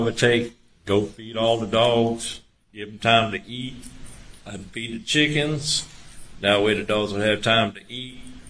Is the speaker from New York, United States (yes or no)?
no; Hampton, South Carolina, United States; I was born in Hampton County. I was raised in Hampton. Went to Wheat Hampton High School.